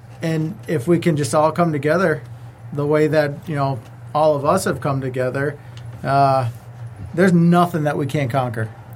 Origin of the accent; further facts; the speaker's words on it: Michigan, United States; She literally helped a guy from my hometown, 5 hours away. I grew up in the UP.